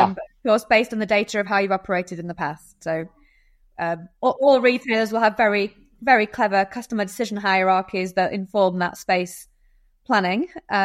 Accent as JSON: {"language": "English", "region": "Yorkshire and the Humber", "country": "United Kingdom", "said": "I mean, I'm a Yorkshire girl, right?"}